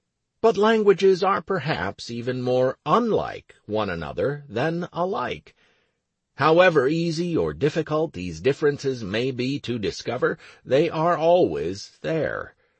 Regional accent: California, United States; All of my life, from my earliest years growing up on the Mexico-California border, languages and cultures have fascinated me.

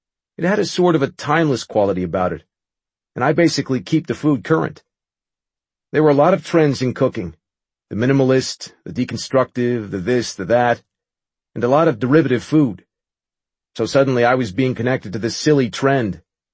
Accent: New Jersey, United States; It was probably well known at the time, but I was a kid from Jersey, went to the CIA.

